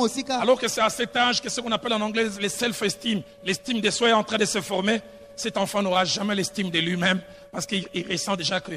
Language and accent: French; Kinshasa, DR Congo; Je connais une fille dans le quartier où j'ai grandi à Bandal.